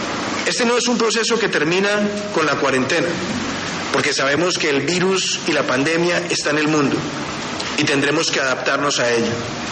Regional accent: Colombia; Estamos todos unidos como colombianos en el propósito de enfrentar esta pandemia.

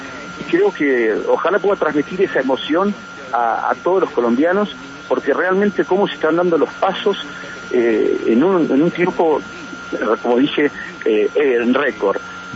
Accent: Argentina; Como decimos en la Argentina, es nuestra patria grande. Nos sentimos muy cercanos

